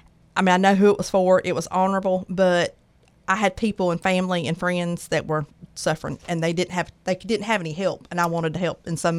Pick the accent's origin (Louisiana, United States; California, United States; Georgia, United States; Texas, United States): Georgia, United States; Pridgen; I'm from Pridgen, Georgia. If you don't know where Pridgen is, it's between Broxton and Jacksonville. It's a little community. If you pass through it, there's no red light.